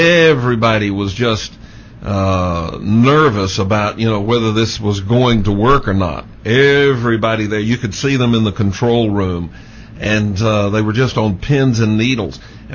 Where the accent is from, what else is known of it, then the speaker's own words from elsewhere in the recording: United States; Well, I am, of course, being an American, quite proud of NASA in this accomplishment